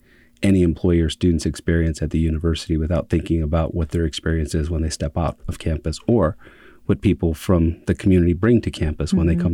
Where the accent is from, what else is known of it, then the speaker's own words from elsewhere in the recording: California, United States; also born or lived in Arizona; Well, I'm originally from California.